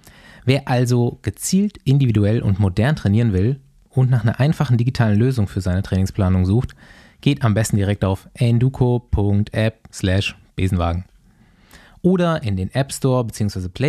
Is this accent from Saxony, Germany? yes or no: no; Bavaria, Germany; ich habe halt auch meine Kindheit so in Bayern verbracht